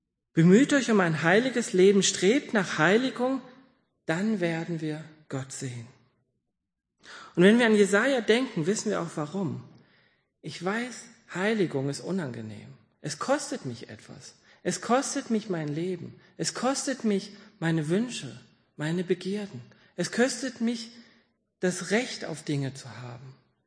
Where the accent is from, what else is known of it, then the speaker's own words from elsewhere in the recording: Hesse, Germany; Ich weiß, dass ich als Hesse immer schwäbischer werden kann. Aber ich werde niemals ein echter, gebürtiger Schwabe werden.